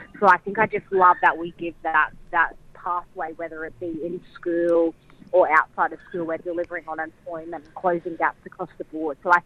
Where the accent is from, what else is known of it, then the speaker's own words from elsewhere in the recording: Brisbane, Queensland, Australia; I'm from up north in Queensland. My family's from Mount Morgan, which is just outside of Rockhampton. I actually grew up in Brisbane, but my mum and dad and all my family's from up